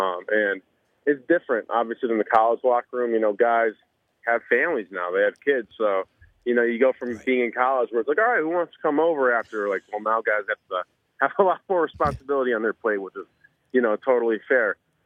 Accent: Kewaunee, Wisconsin, United States; I'm from Kewaunee, so, like, I used to leave my keys in the ignition in my car.

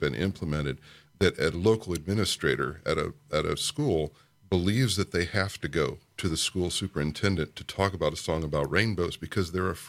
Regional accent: Kentucky, United States; I grew up in South Central Kentucky in the 80s, and my mother was an elementary music teacher.

